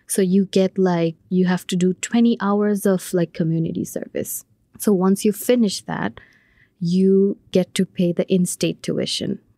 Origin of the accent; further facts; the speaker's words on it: Bangladesh; moved away as an adult; now in Minnesota, United States; So I'm from Bangladesh. Yeah, that's basically my home. But since I think in 2013, I came here for my undergrad, so I would call Minnesota as my second home.